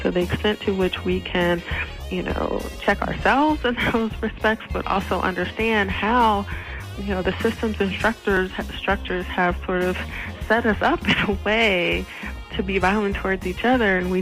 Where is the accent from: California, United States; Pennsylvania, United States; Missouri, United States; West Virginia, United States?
Pennsylvania, United States; Philadelphia; also born or lived in Michigan; Well, I was born in Michigan, but family moved to Philadelphia after, you know, plants closing and difficulty with the jobs or whatever. So I mostly grew up in Philadelphia